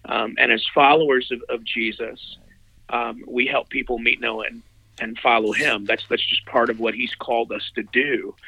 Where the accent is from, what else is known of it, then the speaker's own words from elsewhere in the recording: Texas, United States; moved away as an adult; now in Arizona, United States; I was born and raised in Texas. I live out in Arizona now. I've been out here for about 16 years.